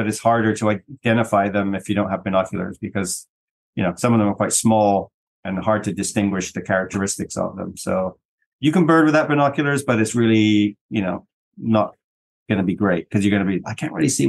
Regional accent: England, United Kingdom; I grew up in England, the UK

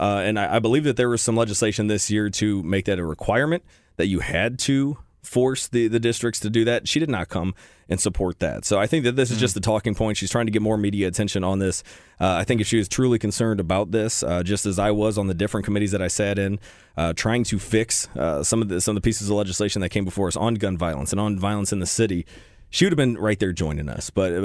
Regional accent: Ferguson, Missouri, United States; I am from Ferguson. I could do the rapping.

